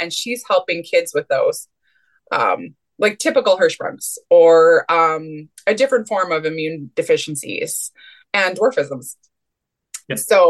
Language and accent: English; Canada; We're from Canada